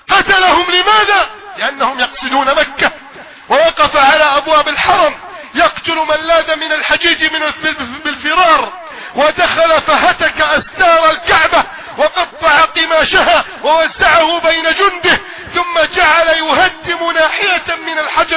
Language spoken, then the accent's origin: Arabic; Egypt; بلدنا مصر